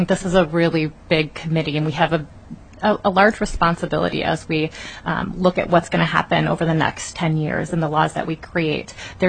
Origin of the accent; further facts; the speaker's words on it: Minneapolis, Minnesota, United States; now in Edina, United States; I come from a place that's very different. I grew up in North Minneapolis and Northeast